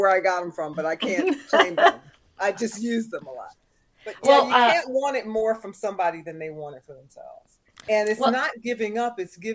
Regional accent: Philadelphia, Pennsylvania, United States; I'm from Philly originally, so being on that side of the world might be fun for me.

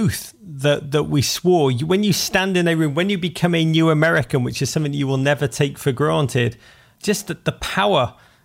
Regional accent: Liverpool, North West England, United Kingdom; my book is very much about growing up in Liverpool in the 1980s.

